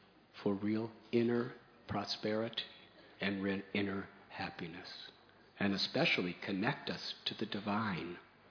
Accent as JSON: {"language": "English", "country": "United States", "said": "Now, I'm from America, the United States, in the 1960s, which is before some of you were even born."}